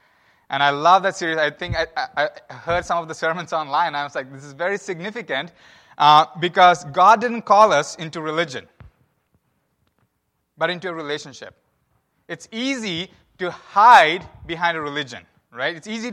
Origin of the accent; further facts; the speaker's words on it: southwest coast, India; I'm originally from India. I don't know if you recognize that. I'm from India, from the southwest coast of India.